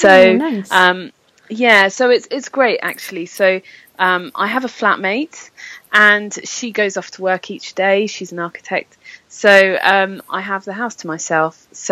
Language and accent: English; South East England, United Kingdom; now in London, United Kingdom; I come from originally a tiny little village in Sussex on the coast, and I've lived in London for the past 4 years.